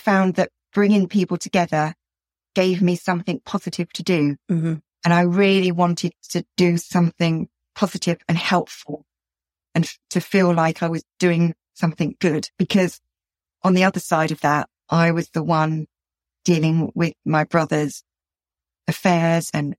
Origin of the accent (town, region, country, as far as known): United Kingdom